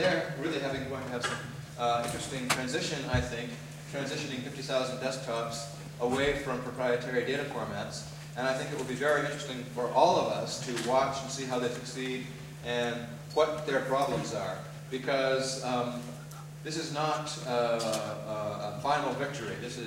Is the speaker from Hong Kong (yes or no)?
no; Canada; I should say, I'm Canadian, so I say they about the Americans.